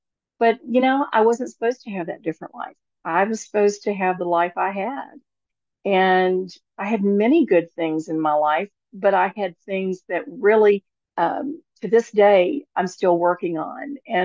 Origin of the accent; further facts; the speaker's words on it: Deep South, United States; Now, I'm from the Deep South, so I learned, the proper w aspects of being a lady, and I knew how to interact with people.